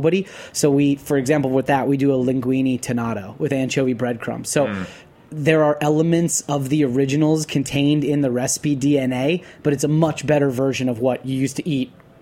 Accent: Detroit, Michigan, United States; We're from Detroit.

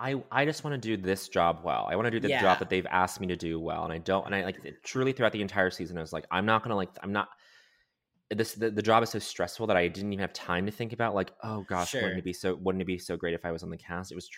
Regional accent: Denver, Colorado, United States; also born or lived in Montreal, Canada; I grew up in Denver, but I lived in Montreal.

